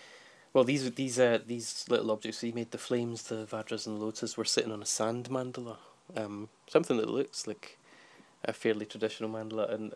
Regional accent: Glasgow, Scotland, United Kingdom; Glasgow, and for all the things one might say about it, that tradition of folding palms to make crosses.

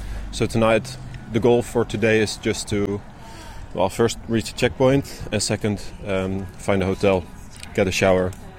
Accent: Netherlands; English is a second language; I'm from Holland.

